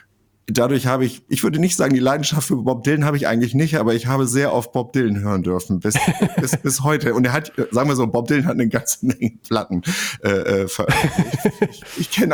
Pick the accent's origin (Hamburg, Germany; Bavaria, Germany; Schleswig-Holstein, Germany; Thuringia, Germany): Schleswig-Holstein, Germany; Aber ich bin im Kreis Pinneberg aufgewachsen und da zur Schule gegangen.